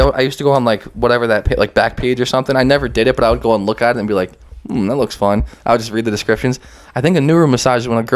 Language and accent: English; Perth Amboy, New Jersey, United States; I grew up in Perth Amboy, New Jersey.